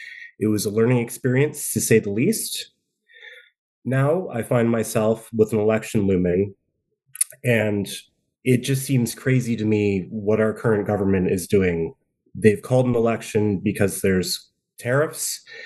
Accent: Port Hope, Ontario, Canada; now in Toronto, Canada; I was born and raised in Port Hope, born in Port Hope Hospital, went to PHHS. I'm about as typical as it gets. I spent the last 16 years living in Toronto.

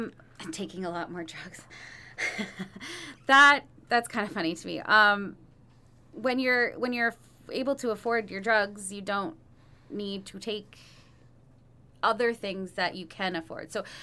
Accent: Kitchener, Ontario, Canada; I'm originally from Kitchener. I moved to Peterborough to go to school to be a nurse.

